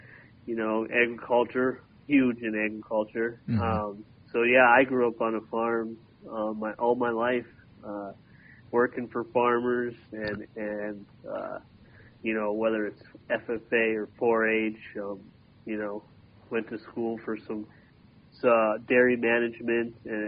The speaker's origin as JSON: {"language": "English", "town": "Morgan", "region": "Minnesota", "country": "United States", "tie": "born or raised there", "also_born_or_lived": "Belize", "said": "I came back to Minnesota. And this Morgan, Minnesota is where I grew up and is where I live now still."}